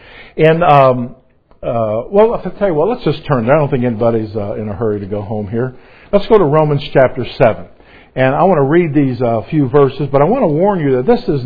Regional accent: Chicago, Illinois, United States; I grew up again in Chicago, and I hope that you don't hold that against me.

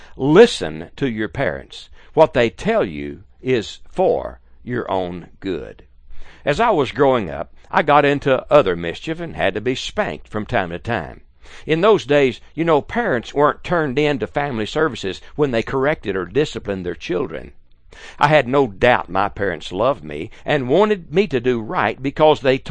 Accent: Bauxite, Arkansas, United States; born there; I was born in December 1943 in a hospital in Bauxite, Arkansas, a town that was created in a 99-year lease to Alcoa Aluminum Company.

